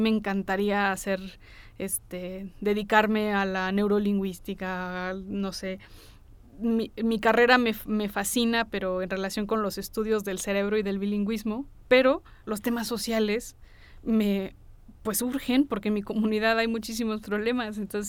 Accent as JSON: {"language": "Spanish", "town": "Abasolo del Valle", "country": "Mexico", "tie": "born or raised there", "first_language": "Mixtec", "said": "Abasolo del Valle, que mi pueblo, pues resulta que los maestros de la escuela bilingüe son zapotecos, y pues nosotros hablamos mixteco"}